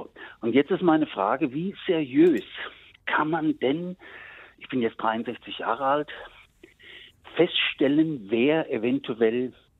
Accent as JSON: {"language": "German", "region": "Hesse", "country": "Germany", "tie": "born there", "said": "da wo ich geboren bin, in der Nähe von Darmstadt in Südhessen"}